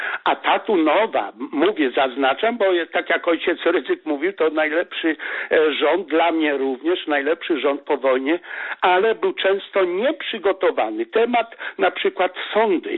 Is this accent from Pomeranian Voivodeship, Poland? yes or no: yes; Kościerzyna, Pomeranian Voivodeship, Poland; bo jestem z Kaszub, z Kościerzyny.